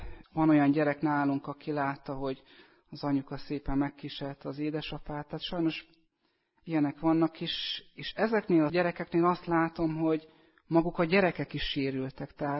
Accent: Püspökladány, Hajdú-Bihar, Hungary; Tehát, hogy Püspökladányból jöttem.

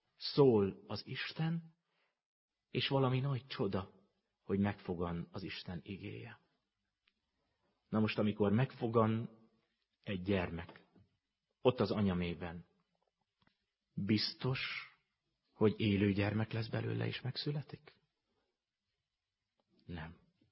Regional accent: Great Hungarian Plain, Hungary; hogy az Alföldön milyen istentelenség van, ahonnan én jöttem.

